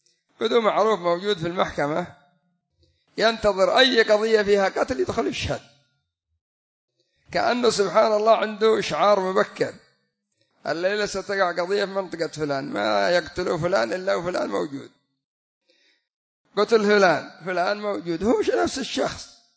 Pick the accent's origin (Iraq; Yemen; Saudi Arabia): Yemen; لا سيما عندنا في اليمن أصحاب معهد القضاء الأعلى